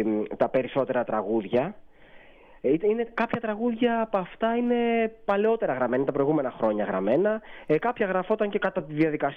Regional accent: Larisa, Thessaly, Greece; Έχω έρθει βόλτα στο χωριό μου στη Λάρισα και έχει δροσιά.

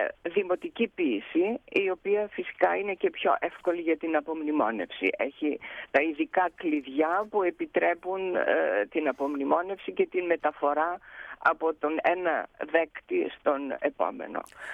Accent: Thessaloniki, Central Macedonia, Greece; Γεννήθηκα και μεγάλωσα στη Θεσσαλονίκη. Είμαι παιδί προσφύγων. Η μάνα μου ήταν από τη Σμύρνη και ο πατέρας μου από την Ανατολική Θράκη.

